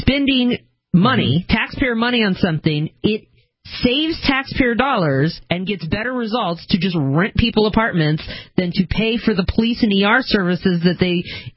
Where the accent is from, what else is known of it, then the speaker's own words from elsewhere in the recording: Seattle, Washington, United States; I'm originally from Seattle, and there's just a mess of this there